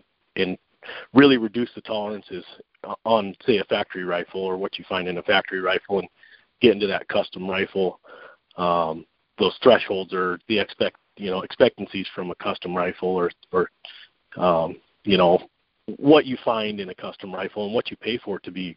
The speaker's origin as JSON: {"language": "English", "town": "Watertown", "country": "United States", "said": "I'm from Watertown. I'm local here."}